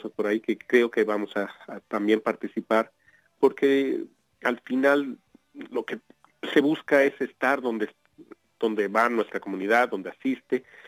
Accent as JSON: {"language": "Spanish", "country": "Mexico", "lives_now": "Utah, United States", "said": "como mexicanos en Utah, como hispanos incluso en este estado"}